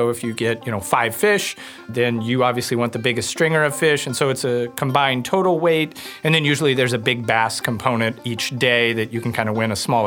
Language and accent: English; Warsaw, Missouri, United States; I grew up outside of Warsaw, Missouri on Truman Lake. My family, we have a resort there called Osage Bluff Marina. So, you know, I tell people I'm not from a small town. I'm actually from outside of the small town